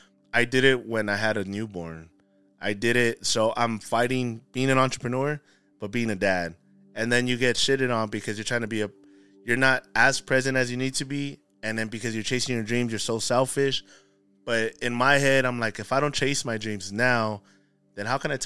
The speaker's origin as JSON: {"language": "English", "town": "Baldwin Park", "region": "California", "country": "United States", "tie": "born or raised there", "said": "Man, born and raised in Little Baldwin Park, California."}